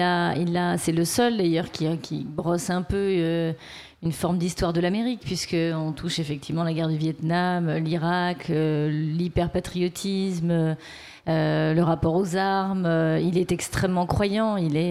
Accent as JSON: {"language": "French", "country": "France", "said": "en tant que Française non spécialiste"}